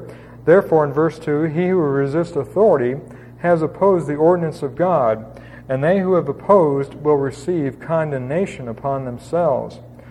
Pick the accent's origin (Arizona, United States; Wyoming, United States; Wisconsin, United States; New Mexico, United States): Arizona, United States; I don't know if it's because I grew up in Arizona or something